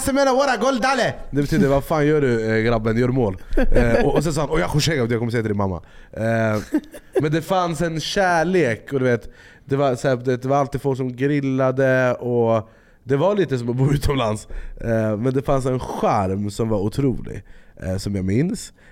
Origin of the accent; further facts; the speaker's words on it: Jordbro, Stockholm County, Sweden; jag är uppvuxen i Jordbro, som är en förort. Idag är den absolut vad man kallar för ett utsatt område.